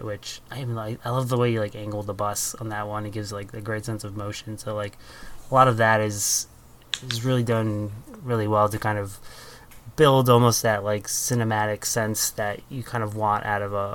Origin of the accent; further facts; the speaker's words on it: Northeast, United States; Growing up in the Northeast